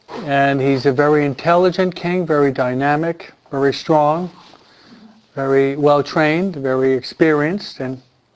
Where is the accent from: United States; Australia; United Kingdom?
United States; New York; If I could express it as a New Yorker, only dummies, okay?